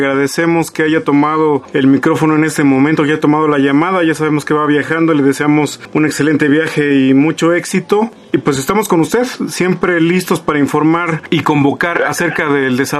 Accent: Mexico; porque somos mexicanos y tenemos derechos.

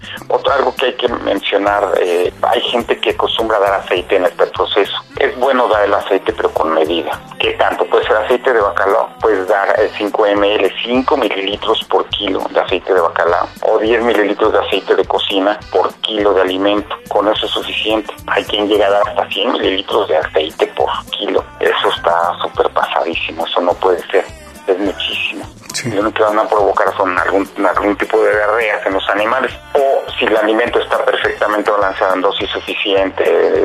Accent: Mexico; nuestra parte como gallegos, pero sobre todo como patriotas, como mexicanos

